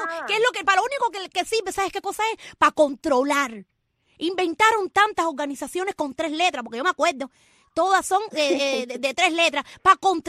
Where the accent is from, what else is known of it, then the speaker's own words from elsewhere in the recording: Boyomanso, Cuba; Yo soy de un pueblo de Cuba, se llama Boyomanso.